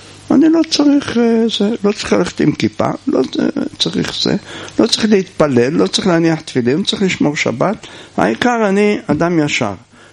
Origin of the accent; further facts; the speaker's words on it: Jerusalem, Jerusalem District, Israel; אני לא זכיתי עדיין לקרוא, אני ירושלמי